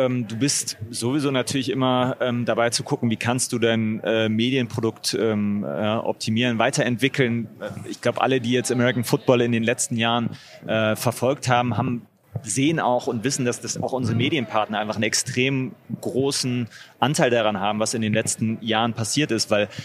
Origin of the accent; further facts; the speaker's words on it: Düsseldorf, North Rhine-Westphalia, Germany; Und als Düsseldorfer habe ich natürlich auch große Sympathien dafür gehabt.